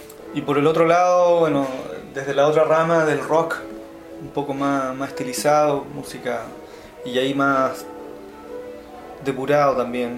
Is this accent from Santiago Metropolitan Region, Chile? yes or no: yes; San Bernardo, Santiago Metropolitan Region, Chile; now in Valparaíso, Chile; Soy del mundo, de Chile, de la ciudad de San Bernardo. Ahí nací hace 38 años atrás.